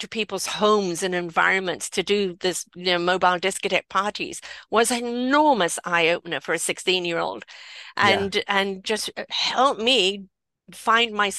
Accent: England, United Kingdom; moved away; I was a very naive and very protected girl growing up in England

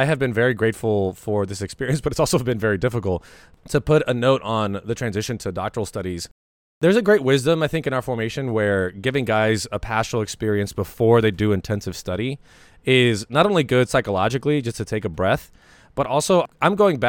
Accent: Ireland; My worst fears as an Irishman, my worst fears as a gardener.

